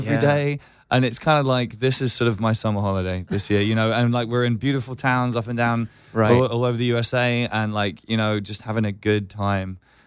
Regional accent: England, United Kingdom; Because when I turned 16, because I grew up outside of London, my dad's family are from there.

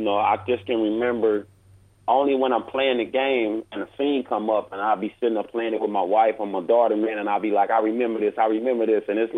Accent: Los Angeles, California, United States; I'm a dude from South Central Los Angeles, born and raised in Watts.

